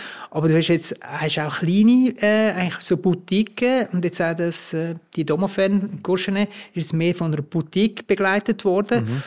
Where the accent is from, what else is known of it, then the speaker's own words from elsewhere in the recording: Zurich, Switzerland; jetzt als Zürcher ins Baselbiet